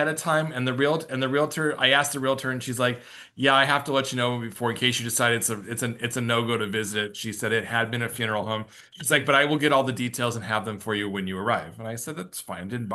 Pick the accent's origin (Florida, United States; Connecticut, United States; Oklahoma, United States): Connecticut, United States; also born or lived in Arizona; now in Illinois, United States; He's from Michigan. I'm from Connecticut.